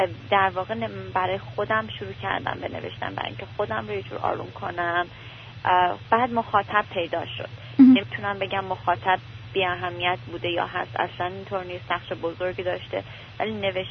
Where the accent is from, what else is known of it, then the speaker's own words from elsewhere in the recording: Sari, Mazandaran, Iran; also born or lived in Tehran; now in Sacramento, United States; ماه 59 در ساری به دنیا اومدم، تا دوره دبیرستانم اونجا بودم. بعد از اون ساکن تهران شدیم.